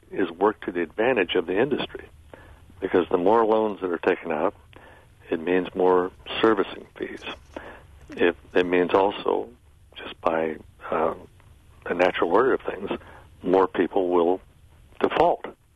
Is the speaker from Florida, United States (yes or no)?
no; Kansas City, Missouri, United States; I grew up in Kansas City and worked my way through college.